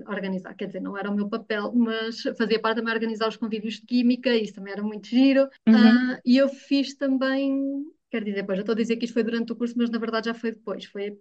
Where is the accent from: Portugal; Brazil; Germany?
Portugal; Figueira da Foz, Centro; eu sou da zona da Figueira da Foz.